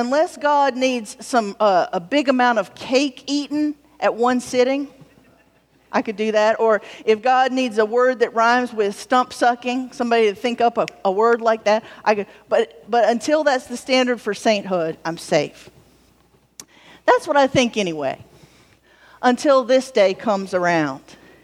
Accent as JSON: {"language": "English", "region": "Georgia", "country": "United States", "tie": "born or raised there", "also_born_or_lived": "Florida", "said": "I grew up in the Methodist Church of the 70s and 80s. In places like Georgia and Florida."}